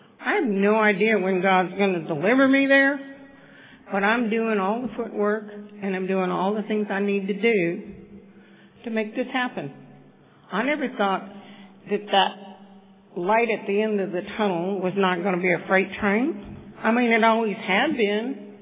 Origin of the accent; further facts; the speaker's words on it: Texas, United States; Born and raised in South Texas, got sober in San Diego, did a lot of partying in San Diego.